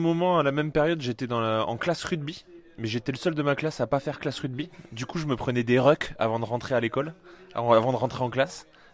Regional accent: Colomiers, Occitanie, France; Toulousaine, j'ai grandi à Colomiers.

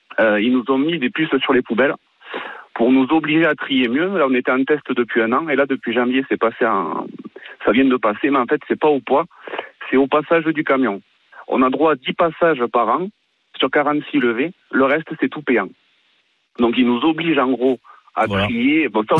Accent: Lévignac, Occitanie, France; Je suis de Lévignac. Je suis à pas loin du docteur Marty.

